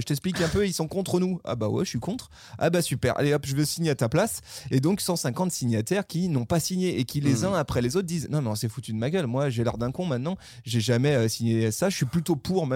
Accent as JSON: {"language": "French", "country": "France"}